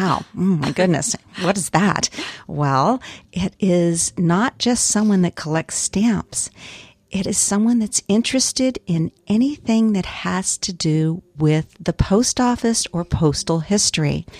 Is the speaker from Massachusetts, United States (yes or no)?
no; Chico, California, United States; moved away as an adult; my hometown, Chico, where I used to live for 53 years before I relocated here, I realized that my hometown had changed dramatically.